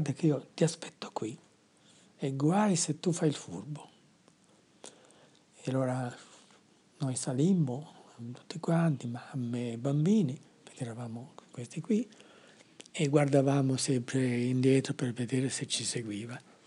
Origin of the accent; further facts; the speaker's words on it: Brattirò, Calabria, Italy; now in Milan, Italy; Poi per via dei bombardamenti, 41 diciamo, per via dei bombardamenti mi sono spostato in un paesino vicino a Tropea che si chiama Brattirò e che mi è rimasto nel cuore, come anche il suo dialetto.